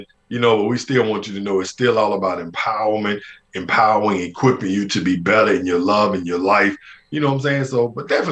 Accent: Birmingham, Alabama, United States; See, I'm from the South. In Birmingham, we didn't even have field hockey.

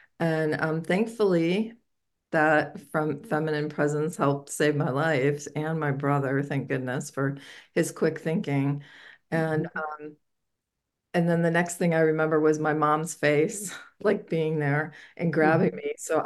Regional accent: Michigan, United States; I actually was 6 years old and I grew up in Michigan

